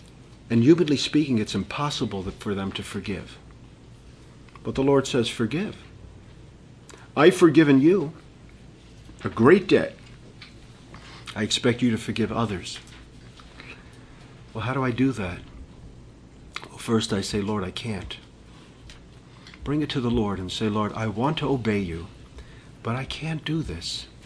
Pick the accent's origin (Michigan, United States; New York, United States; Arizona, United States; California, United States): New York, United States; Long Island; When I grew up on Long Island, we didn't lock our doors. Now in Brooklyn, we bolt them closed and hammer them.